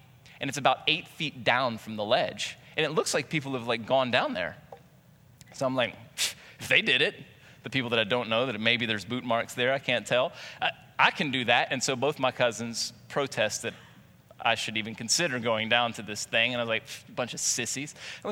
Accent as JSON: {"language": "English", "town": "Jennings", "country": "United States", "tie": "born or raised there", "said": "Now, I grew up in Jennings, north of Jennings, out in the country, and that was acceptable fare."}